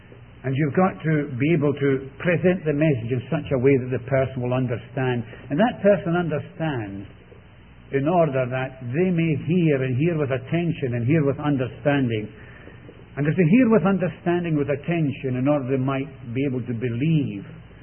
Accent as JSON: {"language": "English", "town": "Glasgow", "region": "Scotland", "country": "United Kingdom", "tie": "born or raised there", "accent": "Scots burr", "said": "I was brought up in Scotland. You wouldn't know that, of course, would you? But my accent, no, it's not an accent, it's actually what's called a Scots burr. My Scots burr betrays me. Brought up there in the city of Glasgow."}